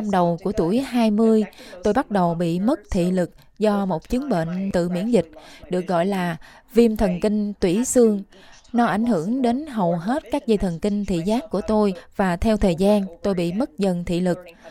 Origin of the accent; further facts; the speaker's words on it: United States; Ba mẹ tôi từ Việt Nam sang Mỹ năm 1975 và tôi sinh ra ở Mỹ.